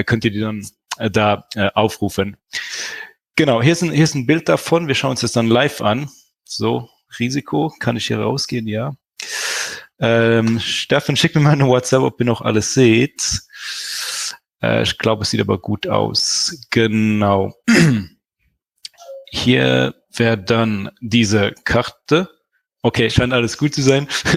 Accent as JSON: {"language": "German", "country": "Luxembourg", "said": "ich bin ja aus Luxemburg"}